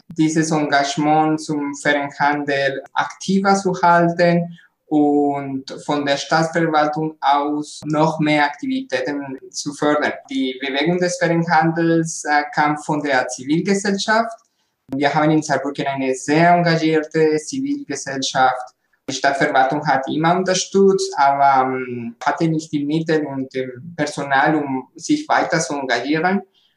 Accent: Colombia; German is a second language; Ich komme auch aus Kolumbien, da wird auch mal viel Kaffee getrunken.

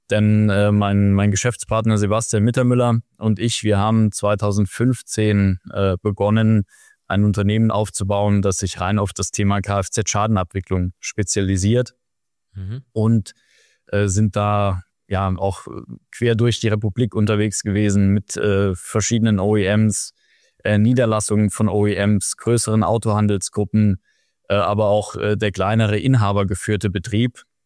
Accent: Saarland, Germany; als Saarländer erinnert man sich 96 an das Tor von Stefan Kunz gegen England bei der EM.

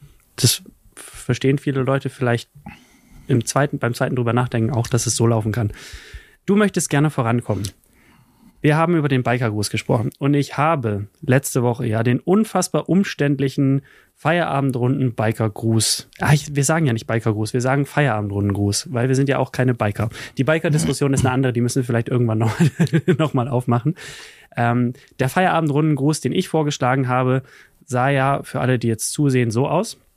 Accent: Lower Saxony, Germany; Ich als Niedersachse bin stolz auf dich.

